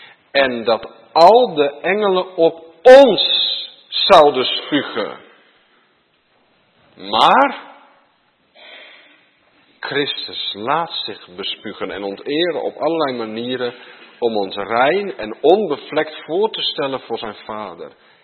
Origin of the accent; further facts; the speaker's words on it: Baarn, Utrecht, Netherlands; Ik kom uit Baren, opgegroeid in de buurt van het, de ouderen zullen dat wel weten, paleis Soestdijk.